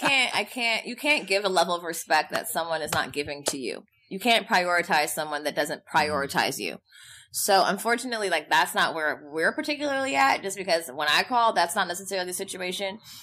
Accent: Los Angeles, California, United States; Yeah, we're Valley girls.

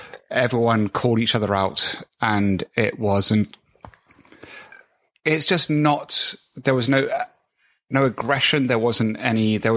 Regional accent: United Kingdom; We're British.

